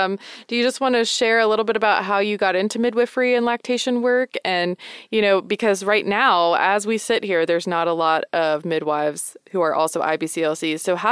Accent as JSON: {"language": "English", "region": "New York", "country": "United States", "said": "We are all three from New York."}